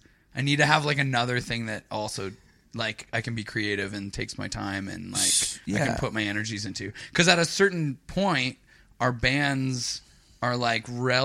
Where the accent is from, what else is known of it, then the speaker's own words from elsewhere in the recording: Toronto, Ontario, Canada; We're both from Toronto.